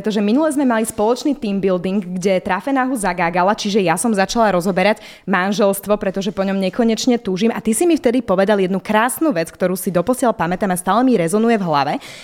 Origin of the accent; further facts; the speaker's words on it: Pezinok, Bratislava Region, Slovakia; Ja to môžem potvrdiť, ja som z Pezinka, tam ma tiež nikto nechcel, tak som prišla tiež robiť do Trnavy.